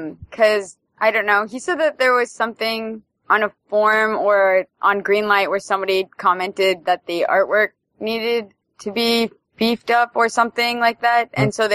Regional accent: Alaska, United States; I was born in Alaska, and I've almost always lived here, but I've been around and lived in the lower 48 for a little bit.

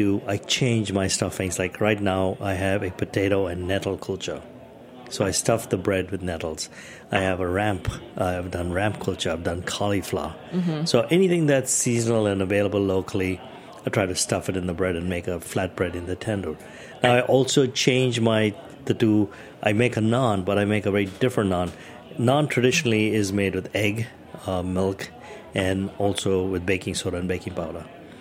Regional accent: Goa, India; But, you know, I come from Goa, where you have a pork vindaloo. That's the original dish.

